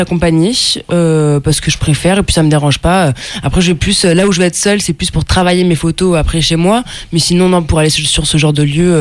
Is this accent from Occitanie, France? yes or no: no; Limoges, Nouvelle-Aquitaine, France; vu que je suis natif de Limoges, je connais assez bien les lieux